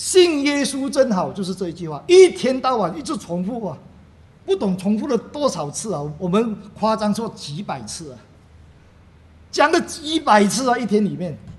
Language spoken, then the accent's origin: Chinese; China; 我们中国人有一句话说，恨不得吃你的肉啊